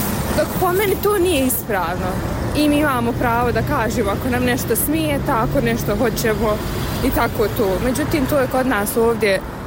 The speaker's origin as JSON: {"language": "Bosnian", "country": "Bosnia & Herzegovina", "said": "ovdje kod nas u Bosni je, kako da vam sad to objasnim, taj neki patrijarhat, nekako je to baš zastupljeno. Pa bar ja u takvoj porodici sam odrastala"}